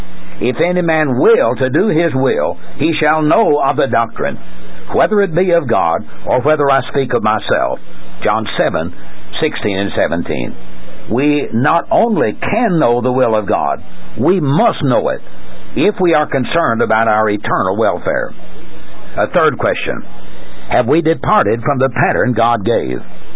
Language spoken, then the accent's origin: English; Tennessee, United States; As I was growing up in Middle Tennessee, I remember hearing, and not just from preachers, "As the home goes, so goes the nation."